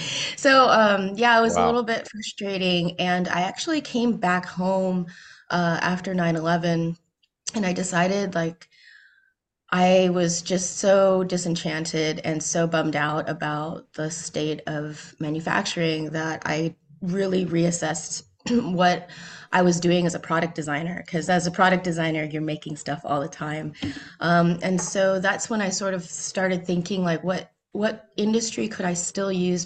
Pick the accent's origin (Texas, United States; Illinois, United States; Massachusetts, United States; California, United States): California, United States; Alameda; I'm from the Bay Area. I grew up in Alameda, actually.